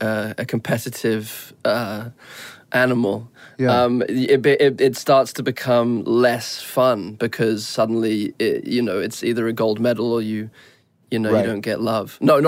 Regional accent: England, United Kingdom; We'll go back to England. So I was raised in England.

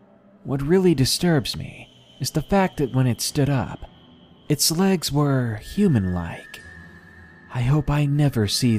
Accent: Massachusetts, United States

